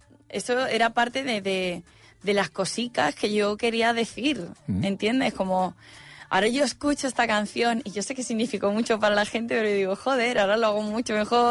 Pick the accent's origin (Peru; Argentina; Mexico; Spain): Spain; Huétor-Tájar, Andalusia; De Huetortájar, Granada.